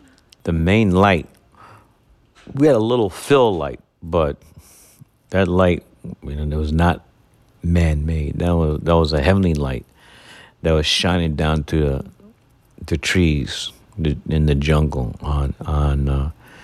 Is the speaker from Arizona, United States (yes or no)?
no; Brooklyn, New York, United States; As a young lad growing up in Brooklyn, New York